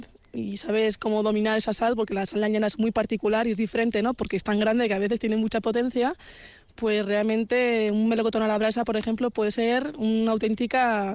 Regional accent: Pamplona, Navarre, Spain; en Pamplona mismo, que es de donde soy, vecinita de aquí, ¿no?, de Álava

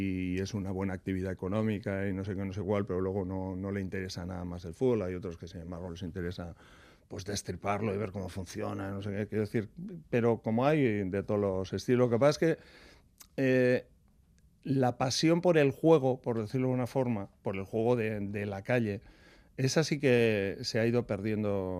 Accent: Aretxabaleta, Basque Country, Spain; cuando nosotros jugábamos, soy de Aretxabaleta, y nosotros vivimos en la plaza y las escuelas están al lado de casa

